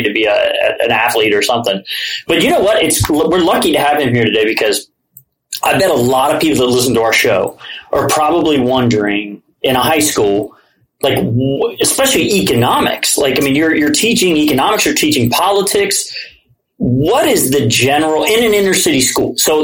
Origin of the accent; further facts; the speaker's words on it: Cincinnati, Ohio, United States; I grew up in Price Hill too, and I lived behind the First Skyline.